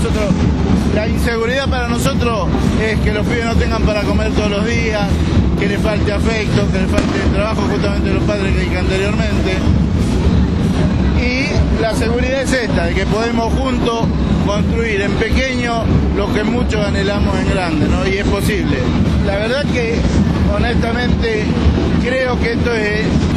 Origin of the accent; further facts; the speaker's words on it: Villa Fiorito, Buenos Aires Province, Argentina; Nosotros somos de Villa Fiorito, así que sabemos de qué hablamos cuando hablamos de pobreza